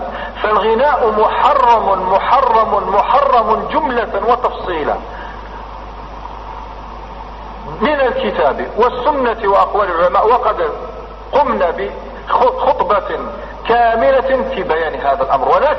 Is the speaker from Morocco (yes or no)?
no; Algeria; وأنا جزائري مثلكم نعلم كل ما يدور في الكواليس